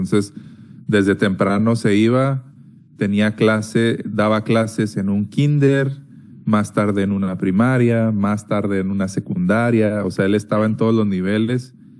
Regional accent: Chihuahua, Mexico; moved away as an adult; also born or lived in Ciudad Cuauhtémoc; Este año cumplo 33 en agosto. Crecí en la ciudad de Chihuahua. Nací en Ciudad Cuauhtémoc, pero crecí en Chihuahua toda mi vida. Hasta los... creo que a los 23, si no me equivoco, 23 o 24

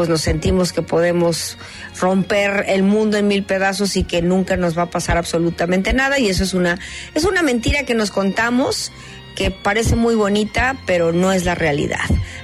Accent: Mexico; todavía apelo al buen sentido y al sentido común de la humanidad y sobre todo de los mexicanos, como latinos somos gente buena

